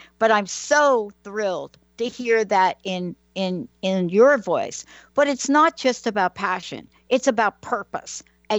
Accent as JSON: {"language": "English", "town": "Bronx", "region": "New York", "country": "United States", "tie": "born or raised there", "said": "I'm a kid from the Bronx, New York."}